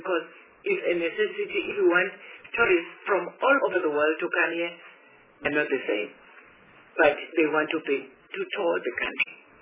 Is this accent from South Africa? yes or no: yes; KwaZulu-Natal, South Africa; Not because I'm from the Natal, but it's an issue which we observed during our oversight visit.